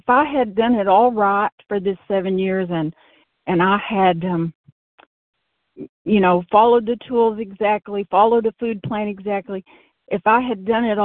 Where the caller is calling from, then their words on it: Arkansas, United States; I'm from Arkansas.